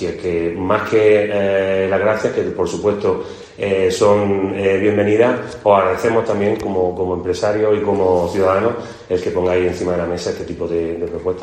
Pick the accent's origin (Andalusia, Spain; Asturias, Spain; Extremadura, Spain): Andalusia, Spain; Granada; como ciudadano particular y como granadino que agradece que el ayuntamiento impulse este tipo de cosas